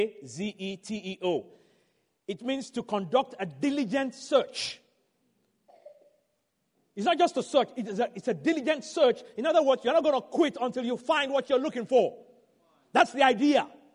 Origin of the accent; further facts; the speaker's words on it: the South, United States; I'm here to tell you, I'm from the South. You see this accent?